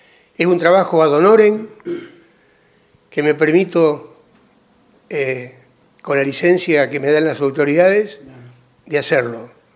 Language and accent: Spanish; Ceres, Santa Fe, Argentina; un placer llegar a mi pueblo, siempre. Siempre es un motivo de felicidad.